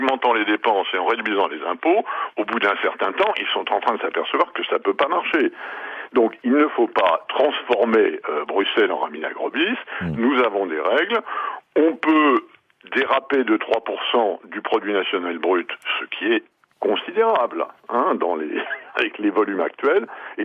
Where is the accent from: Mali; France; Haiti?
France; y compris chez nous en France